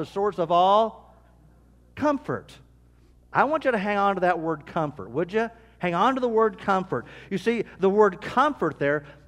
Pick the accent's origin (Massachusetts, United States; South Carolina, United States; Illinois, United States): Illinois, United States; moved away as an adult; now in Brownsburg, United States; my wife and I came from Western Illinois.